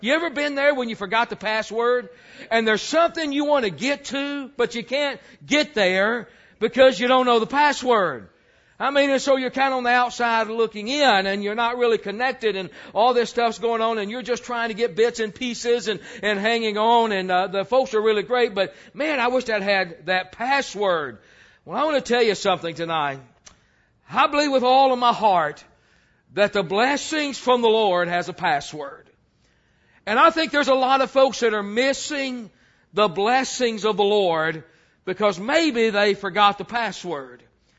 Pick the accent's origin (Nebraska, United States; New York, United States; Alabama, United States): Alabama, United States; And we're from Alabama. Terry said no Alabama stuff, but we're from Alabama.